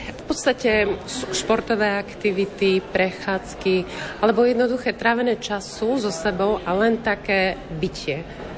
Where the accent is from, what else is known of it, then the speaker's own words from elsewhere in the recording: Poprad, Prešov Region, Slovakia; Čo sa týka mňa, tak ja som z Popradu